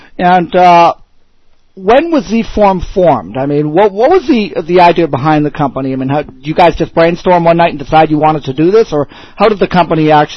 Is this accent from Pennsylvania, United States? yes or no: no; Boston, Massachusetts, United States; And I come from Boston, so I'm very familiar with New England and, of course, Western Massachusetts.